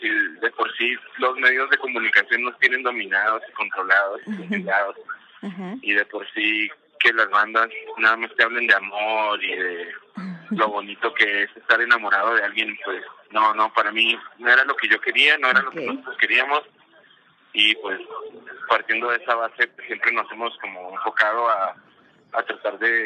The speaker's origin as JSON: {"language": "Spanish", "region": "Chihuahua", "country": "Mexico", "said": "como tú dices, somos de Chihuahua y ya vamos a cumplir 10 años de estar formados"}